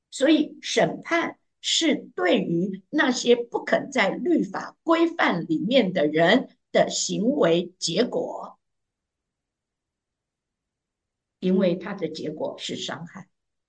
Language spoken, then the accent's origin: Chinese; China; 所以我们中国人是非常懂这个道理。